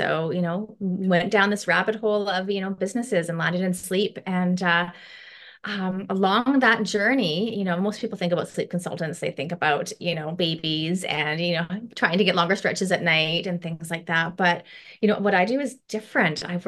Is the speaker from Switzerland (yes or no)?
no; Canada; I'm a Canadian and a twin mama.